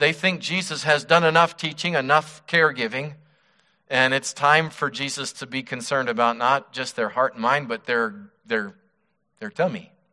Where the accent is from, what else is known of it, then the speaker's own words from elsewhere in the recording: Wyoming, United States; Now, when I was growing up in Wyoming, you know, it was, don't you have the guts?